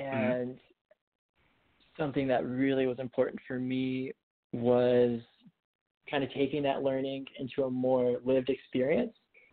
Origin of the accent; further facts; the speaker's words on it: Tennessee, United States; I grew up in East Tennessee, and my local library had this cool, I don't know if it was weekly or monthly